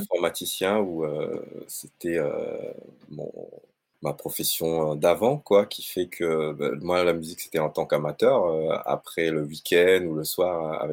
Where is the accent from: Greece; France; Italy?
France; Réunion; born or raised there; moved away as an adult